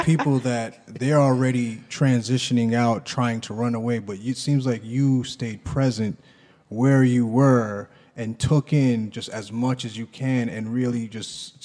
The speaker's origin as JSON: {"language": "English", "region": "New York", "country": "United States", "tie": "born or raised there", "said": "growing up in Long Island as well, I had an experience about that."}